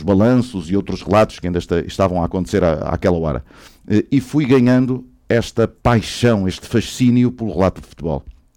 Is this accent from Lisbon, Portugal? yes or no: no; Póvoa de Varzim, Porto, Portugal; porque eu sou da Póvoa